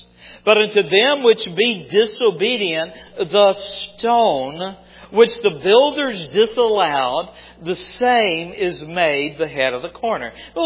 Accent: the Carolinas, United States; Where I grew up back in the Carolinas, there is a huge, deep pit.

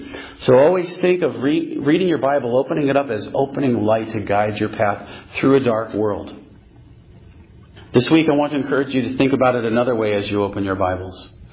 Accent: Northeast, United States; And, you know, we're from the Northeast.

